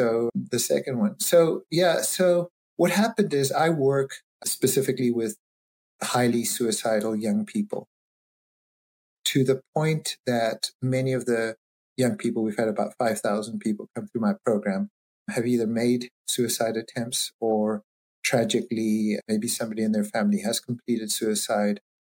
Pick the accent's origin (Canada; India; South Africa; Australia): South Africa; now in United States; I grew up in South Africa and I never did dishes until I came to the States.